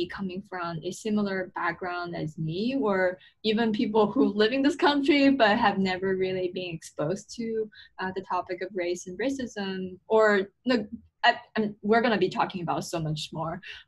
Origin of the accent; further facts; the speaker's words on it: China; I came from China, so it's a country where race is not really a topic that people talk about very often